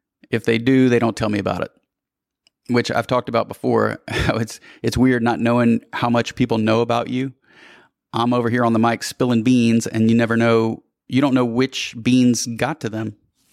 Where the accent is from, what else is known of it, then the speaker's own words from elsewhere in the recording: Louisiana, United States; Because as you know, bitch, I'm from Louisiana. They call it that boot.